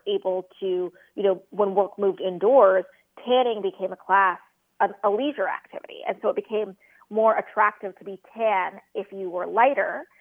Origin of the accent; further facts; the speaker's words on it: Laredo, Texas, United States; And, you know, I grew up in South Texas on the border of Laredo, on the border of Texas and Mexico, and Laredo, where all I did was go swimming.